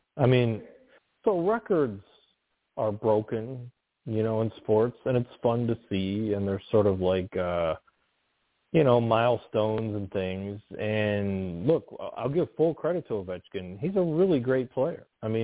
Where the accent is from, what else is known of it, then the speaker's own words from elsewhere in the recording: Detroit, Michigan, United States; we grew up in the Detroit area with Canadian TV